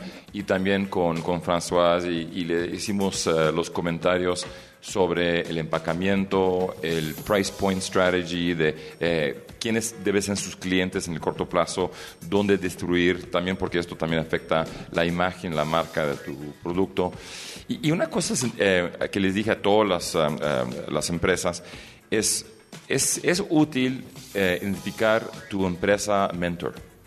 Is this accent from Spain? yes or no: no; Greece; Es que soy griego.